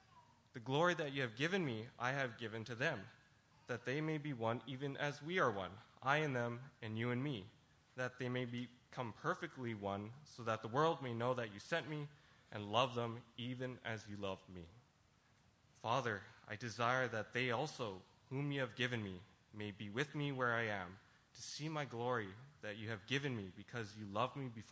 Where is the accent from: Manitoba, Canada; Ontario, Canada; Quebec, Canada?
Quebec, Canada; Quebec City; I was born and raised in Quebec City, so I'm Canadian, and actually I'm third generation Canadian, as my parents were also born in Canada, so my family is quite established here.